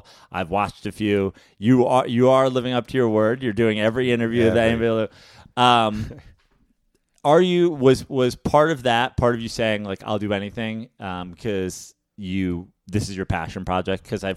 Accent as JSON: {"language": "English", "town": "Katonah", "region": "New York", "country": "United States", "said": "I'm from Katona."}